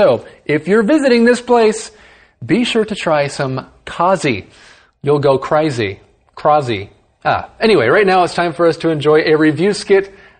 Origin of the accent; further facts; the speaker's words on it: Taichung, Taiwan; Well, I did spend a lot of my childhood in Taichung.